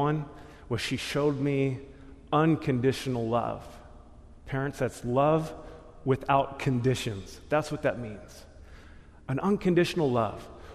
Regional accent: Salem, Oregon, United States; I think this is up in Vancouver, Portland, and I'm thinking, hey, you know, I'm from Salem.

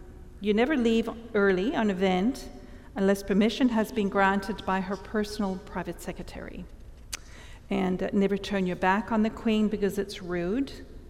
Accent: Zimbabwe; I was born in Zimbabwe, and back then it was a British colony

